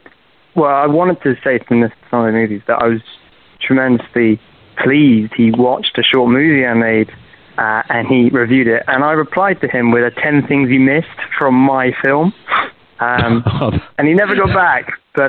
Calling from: United Kingdom; I'm from the UK.

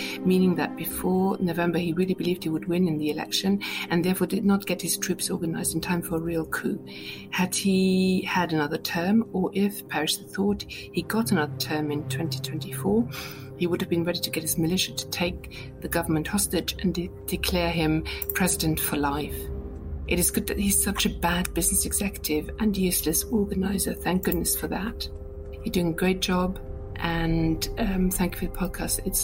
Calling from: Ottawa, Ontario, Canada; from Ottawa and a great fan of Royfield's podcast

